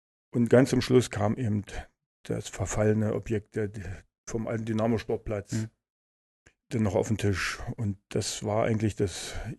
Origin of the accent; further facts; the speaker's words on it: Forst, Brandenburg, Germany; Ich bin gebürtiger Forster.